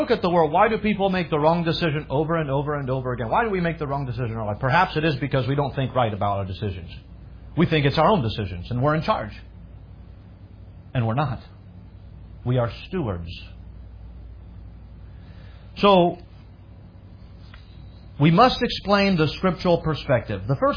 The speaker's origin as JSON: {"language": "English", "country": "France", "tie": "born or raised there", "said": "When I grew up in France, every New Year, so every year would happen."}